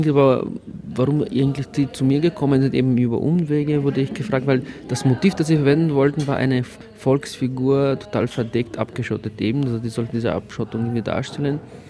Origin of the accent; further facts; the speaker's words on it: Bulgaria; now in Vienna, Austria; ich komme aus Bulgarien, und aber lebe ich in Wien, ja, zwischen Wien und Sofia